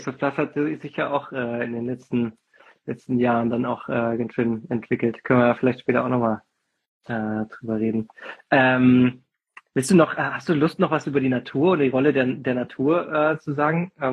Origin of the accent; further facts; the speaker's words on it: Hesse, Germany; ich bin ja bei Fulda groß geworden